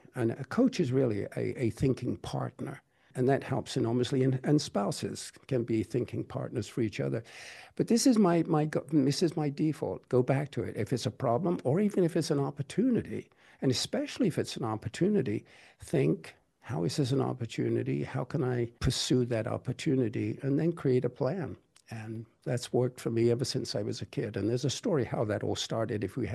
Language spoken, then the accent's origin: English; England, United Kingdom; now in United States; I'm in London. I'm English originally, American by choice.